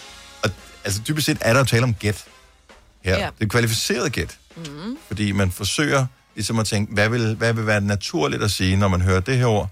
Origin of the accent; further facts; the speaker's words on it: Region of Southern Denmark, Denmark; Fordi jeg er opvokset på Fyn. Min familie er fra Kolding, Fredericia, Vejleområdet.